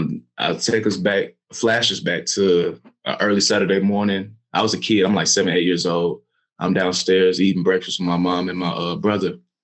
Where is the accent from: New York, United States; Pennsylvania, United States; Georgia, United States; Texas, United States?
Georgia, United States; Atlanta; But I'm from Atlanta. You got to be like a chameleon, you know what I'm saying, in Atlanta.